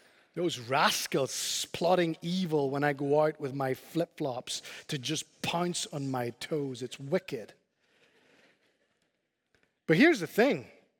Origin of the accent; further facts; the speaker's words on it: Spain; You know, I grew up in Spain, you know that, and where I grew up in Spain, the ants were were harmless.